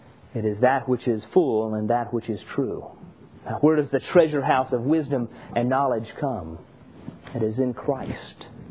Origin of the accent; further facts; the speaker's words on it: Orlando, Florida, United States; Growing up in Orlando, you just don't catch the power until you walk the beach